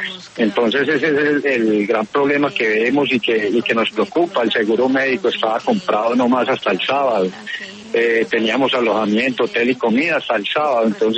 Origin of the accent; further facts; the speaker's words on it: Colombia; now in Egypt; que somos unos colombianos que queremos regresar a nuestra patria.